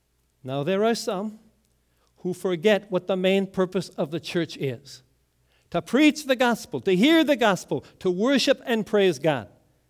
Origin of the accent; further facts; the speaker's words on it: Wisconsin, United States; I grew up in Wisconsin, you know that. Dairyland State.